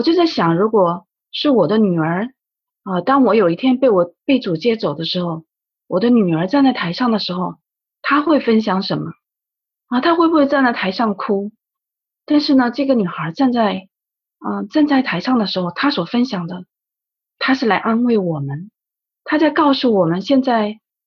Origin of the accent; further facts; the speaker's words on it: China; 我们是从大陆来的，我们是很年轻的基督徒